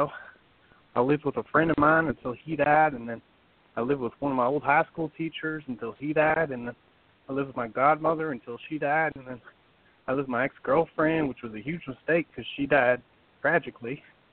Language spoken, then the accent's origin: English; Mandeville, Louisiana, United States; I'm from Mandeville, Louisiana.